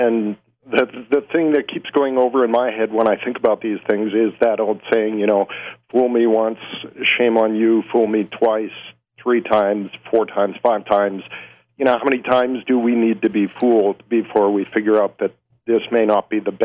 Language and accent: English; Arizona, United States; now in Michigan, United States; I came from Arizona before I moved to Michigan.